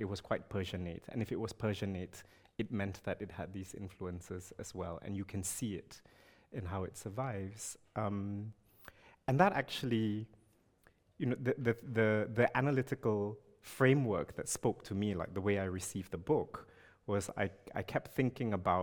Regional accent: Malaysia; I come from Malaysia

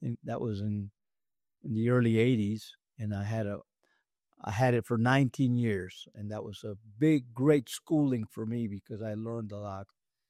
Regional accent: Medellin, Antioquia, Colombia; also born or lived in Connecticut; I was born in Medellin, and then we lived briefly in Connecticut, where all my family lived, and we moved there, and then moved back in 1969

